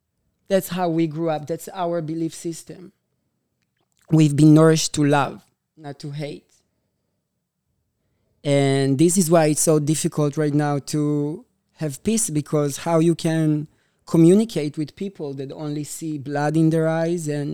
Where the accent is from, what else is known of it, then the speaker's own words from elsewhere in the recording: Israel; When I grew up in Israel, I was 16 years old and they were training me to hold a gun to protect myself.